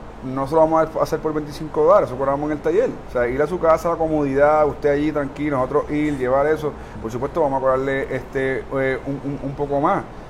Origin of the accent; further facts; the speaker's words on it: Puerto Rico; como puertorriqueño al fin